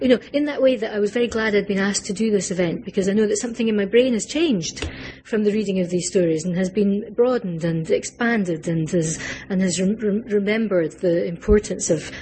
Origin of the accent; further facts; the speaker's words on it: Scotland, United Kingdom; I feel lucky in being Scottish, because we grew up with those yoked opposites. And I also grew up a Catholic. I'm now a lapsed agnostic